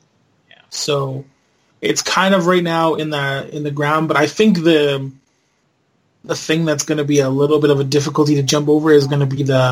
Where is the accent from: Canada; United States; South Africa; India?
Canada; Like, as a Canadian, and I know this is not true all the time, but the expectation as Canadians is you're going there to win.